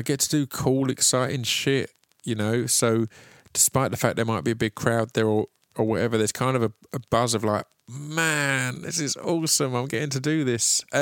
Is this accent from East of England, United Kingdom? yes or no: yes; East of England, United Kingdom; I'm a dude from Essex who's lived in the same town his whole life